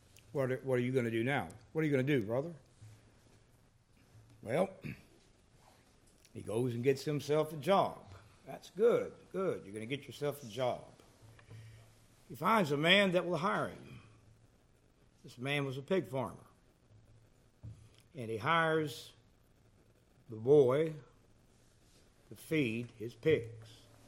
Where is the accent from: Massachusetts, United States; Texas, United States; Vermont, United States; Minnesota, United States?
Texas, United States; Wichita Falls; Oh, for some reason I think of back when I grew up in Wichita Falls.